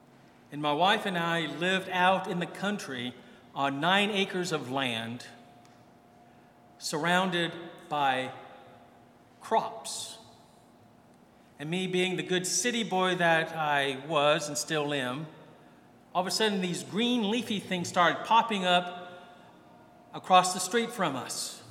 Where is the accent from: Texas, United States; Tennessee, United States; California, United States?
Texas, United States; Dallas; moved away as an adult; We came from Dallas to Milwaukee. That in itself wouldn't have been so bad, except we went from urban, concrete, sprawling metroplex to rural farmland.